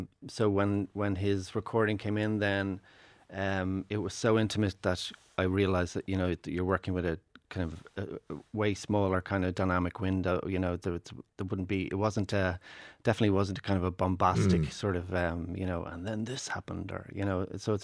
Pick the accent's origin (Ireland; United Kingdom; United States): Ireland; Dublin, Leinster; first language Irish; as an Irish speaker growing up in Dublin from earliest times